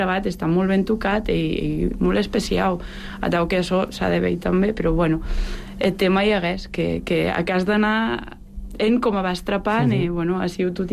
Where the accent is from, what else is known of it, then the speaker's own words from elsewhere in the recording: Vic, Catalonia, Spain; perquè jo soc d'Osona, soc vesia de Vic